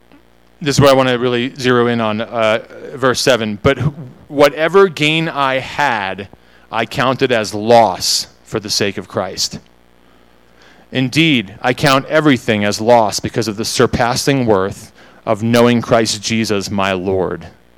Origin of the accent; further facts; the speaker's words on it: New York, United States; I say awe because I'm from New York.